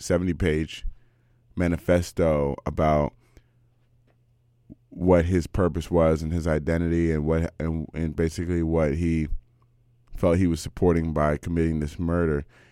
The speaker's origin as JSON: {"language": "English", "country": "United States", "said": "nobody's going to get up here to shame them like I'm an American, you know?"}